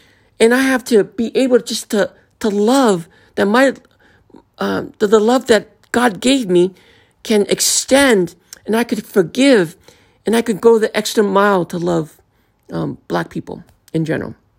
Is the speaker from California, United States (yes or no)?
yes; Oakland, California, United States; I grew up in Oakland, and I grew up in a very black neighborhood, or where there's a lot of black people.